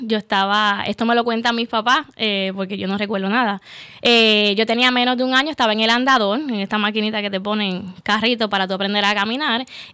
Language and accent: Spanish; Bayamón, Puerto Rico; nací, como dijiste, en Bayamón, Puerto Rico, y soy el jamón del sándwich. Tengo dos hermanos, tengo un hermano mayor y un hermano menor, soy la única niña